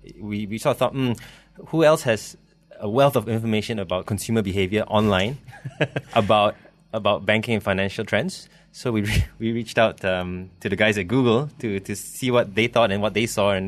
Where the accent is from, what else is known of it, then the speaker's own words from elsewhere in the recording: Malaysia; we as a consumer, as a Malaysian consumer, are becoming more and more aware that we need to get this information somewhere.